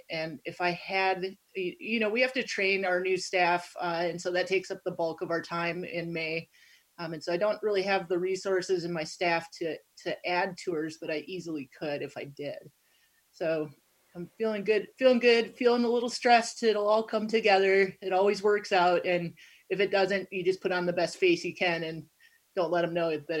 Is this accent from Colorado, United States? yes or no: no; Wisconsin, United States; I'm originally from Wisconsin and somehow we always end up slightly Midwest heavy